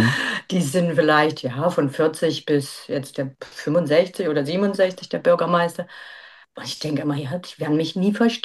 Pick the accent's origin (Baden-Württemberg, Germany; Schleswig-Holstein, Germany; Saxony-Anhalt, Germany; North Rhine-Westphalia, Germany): Saxony-Anhalt, Germany; Ich komme tatsächlich aus Sachsen-Anhalt und wir sind alles Quittjes